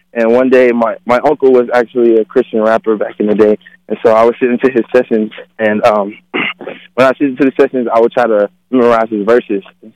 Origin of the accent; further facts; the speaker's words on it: Bristol, Virginia, United States; Yeah, I'm from Bristol, Virginia.